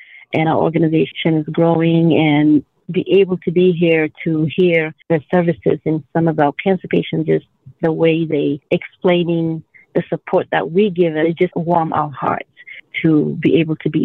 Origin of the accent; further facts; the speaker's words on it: Ethiopia; now in United States; I'm originally from Africa, Ethiopia.